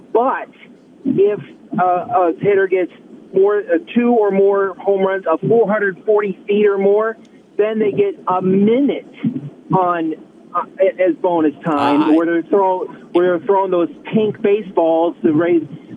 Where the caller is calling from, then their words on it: Cedar Falls, Iowa, United States; Well, calling from Cedar Falls.